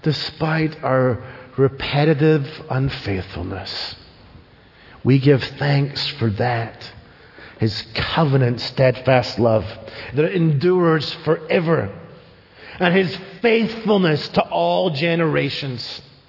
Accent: Scotland, United Kingdom; And you gotta use the blessing of being Scottish with that CH sound at the beginning.

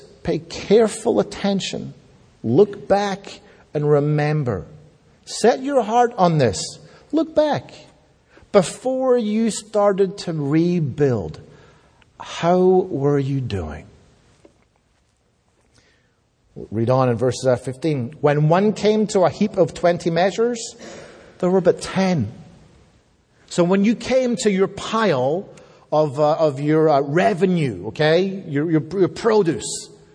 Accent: Scotland, United Kingdom; born there; I am not a citizen of the United Kingdom where I was born. I was born in Scotland, part of the United Kingdom. But I'm not a citizen. I am a subject. That means I was born under a monarch.

